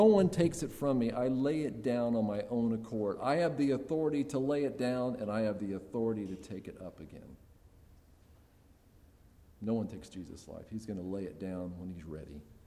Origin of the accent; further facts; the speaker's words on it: McPherson, Kansas, United States; I grew up in the 60s and the 70s. And I didn't grow up in Nazareth. I grew up in McPherson, which isn't very far away from here.